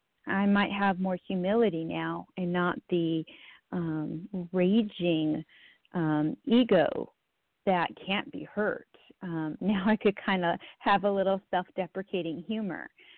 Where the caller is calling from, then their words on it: North Carolina, United States; I'm calling from North Carolina, and I love this paragraph.